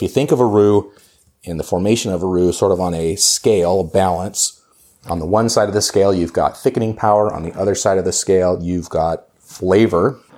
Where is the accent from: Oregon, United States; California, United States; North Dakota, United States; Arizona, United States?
Oregon, United States; I don't even know where else I would have had a shrimp etouffee growing up in Oregon.